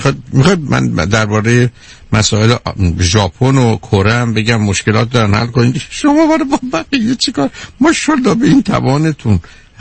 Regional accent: Shiraz, Fars, Iran; اقلا آبروی ما شیرازی ها شما مگر حفظ کنید.

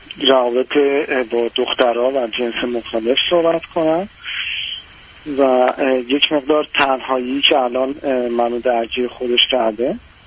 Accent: Iran; moved away as an adult; الان در حال حاضر خارج از ایران هستم و مشغول انجام فوق لیسانس هستم. حدود 2 سال هم هست که از ایران خارج شدم.

